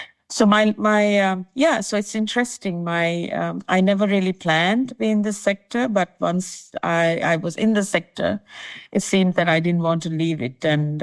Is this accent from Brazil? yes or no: no; Sri Lanka; moved away as an adult; I was born in Sri Lanka. I studied up to my secondary school in Sri Lanka.